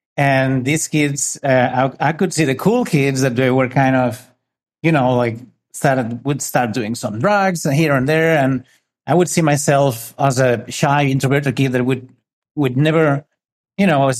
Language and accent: English; Spain; I'm from Spain. I grew up in a little city